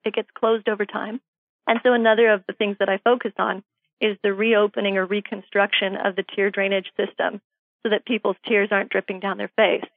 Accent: Arizona, United States; also born or lived in Minnesota; I grew up in Arizona, where I went to undergraduate and a master's degree. After that, I moved to Minnesota, where I did medical school at Mayo Clinic.

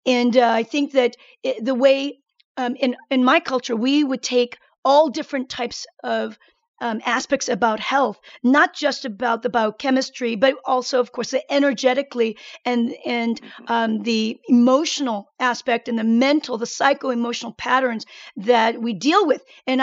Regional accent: South Korea; You know, I come from Korea.

